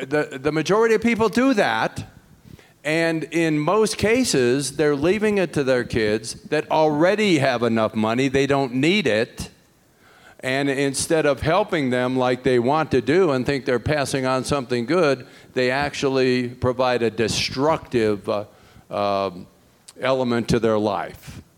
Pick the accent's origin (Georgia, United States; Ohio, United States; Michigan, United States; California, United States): Ohio, United States; Cleveland; I'm from Cleveland. I learned to hate Pittsburgh.